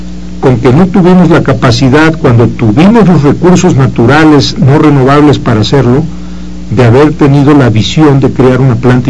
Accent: Tabasco, Mexico; lo conozco muy bien porque soy tabasqueño y he sido diputado federal por esa zona.

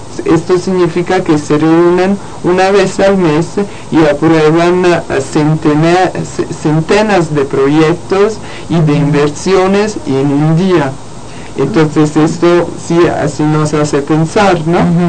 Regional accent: Italy; Spanish is a second language; Yo vengo de Italia

